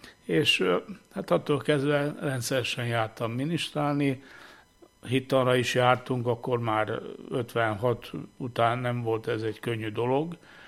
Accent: Veszprém, Veszprém County, Hungary; born there; Hát Veszprémben születtem 1949-ben, és szüleim vallásos emberek voltak.

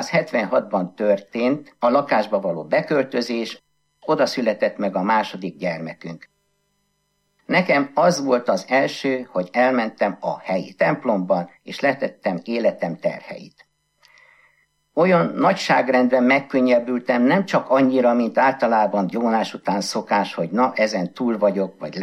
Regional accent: Budapest, Hungary; born or raised there

